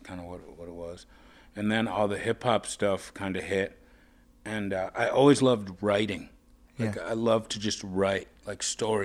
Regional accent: Rye, New York, United States; I grew up in a town called Rye, New York.

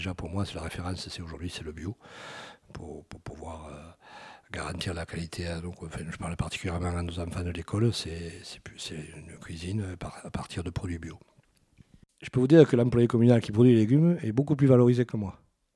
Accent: Lagrolet, France; je suis originaire de Lagrolet, je suis né à Lagrolet.

